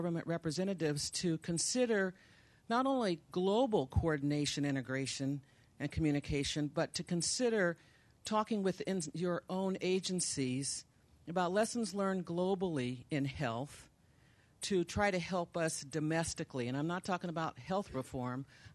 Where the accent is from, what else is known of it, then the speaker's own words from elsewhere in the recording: Oakland, California, United States; I come from Oakland